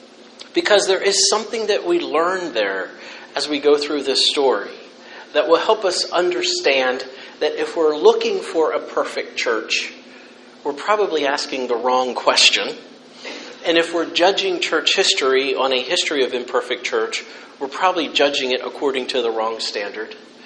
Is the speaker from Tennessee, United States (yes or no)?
no; Pennsylvania, United States; now in Florida, United States; I grew up in Pennsylvania, spent all my life in Pennsylvania until the last 4 years in down Florida.